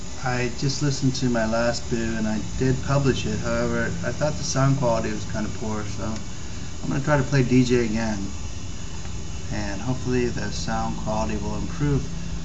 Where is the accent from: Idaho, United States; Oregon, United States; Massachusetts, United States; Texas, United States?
Massachusetts, United States; He's from my home state of Massachusetts.